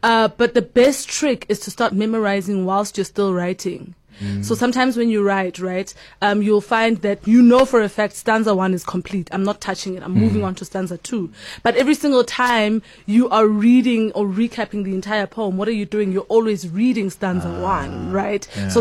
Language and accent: English; South Africa; I am a South African writer